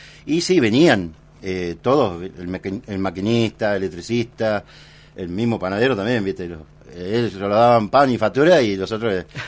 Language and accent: Spanish; Olavarría, Buenos Aires Province, Argentina; que yo soy de Olavarría, provincia de Buenos Aires